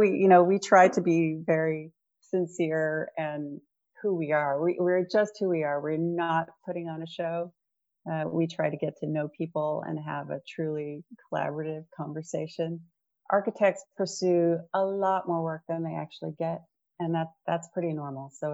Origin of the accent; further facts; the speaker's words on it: El Paso, Texas, United States; Well, I'm from El Paso, Texas. Father was a pharmacist.